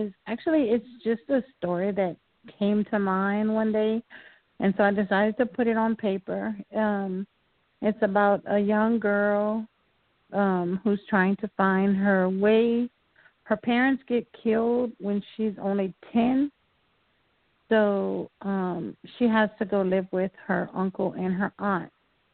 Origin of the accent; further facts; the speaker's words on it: Louisiana, United States; Actually, I'm from Louisiana, so I wanted to write a story based in New Orleans